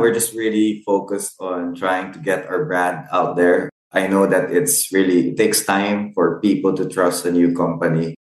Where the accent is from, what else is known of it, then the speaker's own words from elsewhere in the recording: Bacolod, Western Visayas, Philippines; Yeah, I'm from Bacolod.